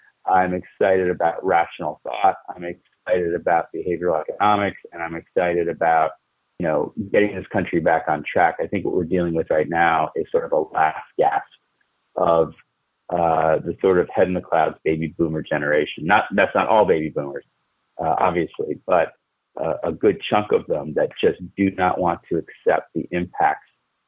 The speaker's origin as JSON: {"language": "English", "town": "Washington", "region": "District of Columbia", "country": "United States", "tie": "born or raised there", "said": "my hometown here of Washington, D.C."}